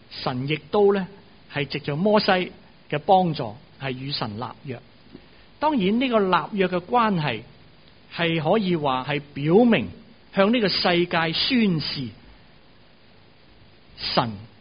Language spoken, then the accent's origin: Chinese; China; 神舟七号我们中国人的太空这个航空员